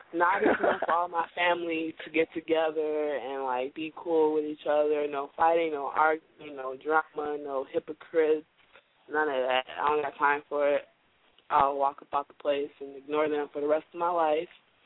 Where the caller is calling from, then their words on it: Burnsville, United States; I'm from Burnsville, and I was just calling to give, you know, some support to you guys.